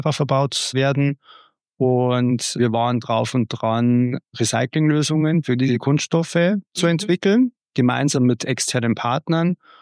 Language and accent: German; Bavaria, Germany; Ich komme tatsächlich aus dem Münchner Osten, vom Land, wie man so schön sagt.